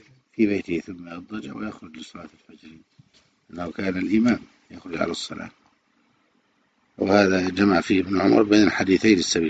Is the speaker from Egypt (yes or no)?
yes; Egypt; يعني هذه صارت ظاهرة عندنا في مصر خاصة